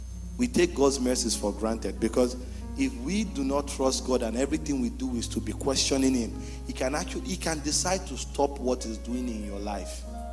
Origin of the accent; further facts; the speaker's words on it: Nigeria; I'm from Nigeria for those that don't know.